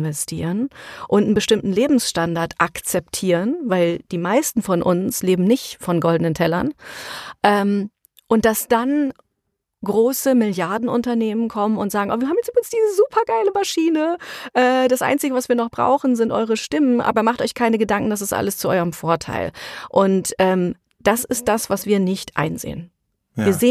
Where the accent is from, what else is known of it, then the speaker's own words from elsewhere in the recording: Germany; für uns als Deutsche, wie wir aufgewachsen sind, gar nicht so relevant